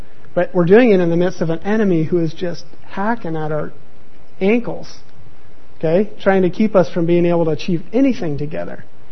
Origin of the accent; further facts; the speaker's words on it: United States; and I'm the American, and so that was cool, and I kind of expected that.